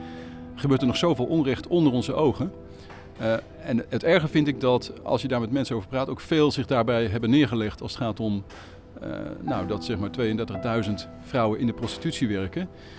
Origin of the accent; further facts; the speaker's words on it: Amsterdam, North Holland, Netherlands; Wij groeiden op in de Bijlmer in Zuidoost, Amsterdam. En dat was in de hippietijd